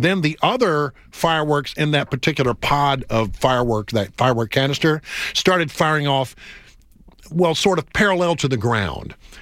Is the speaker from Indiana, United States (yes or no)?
no; Texas, United States; I mean, I grew up in Texas